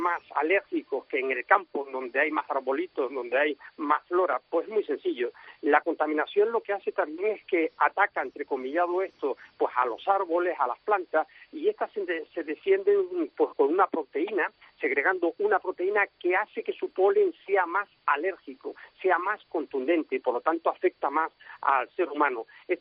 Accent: Canary Islands, Spain; hay una incidencia muy leve de alergia a la gramínea en mi tierra, en Canarias

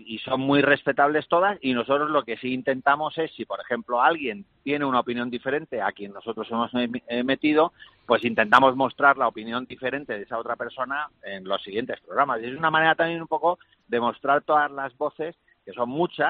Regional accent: Antequera, Andalusia, Spain; que hemos estado grabando en Antequera, en mi tierra.

